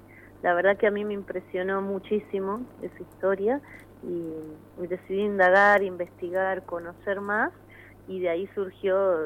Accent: Salta, Argentina; Yo soy salteña, yo soy de Salta y estoy viviendo en Salta, trabajo acá. He trabajado varios años en Buenos Aires y en Córdoba, pero hace unos 6 o 7 ya me radiqué definitivamente en Salta Capital

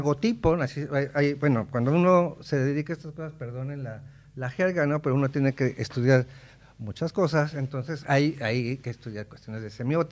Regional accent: Mexico; Yo soy un mestizo mexicano, un indomestizo mexicano promedio

